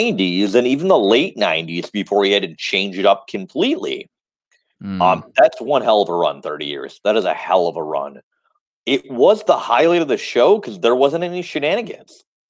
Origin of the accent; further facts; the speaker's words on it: Detroit, Michigan, United States; I was a little Hulkamaniac as a kid. I'm from Detroit.